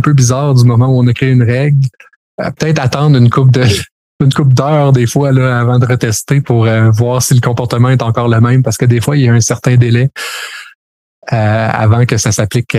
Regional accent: Albania; parce que je viens de l'Albanie, etc.

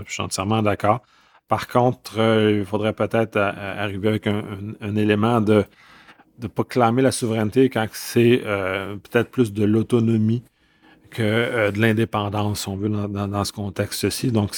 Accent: Canada; Puis en tant que Canadien, bien, ça m'intéresse

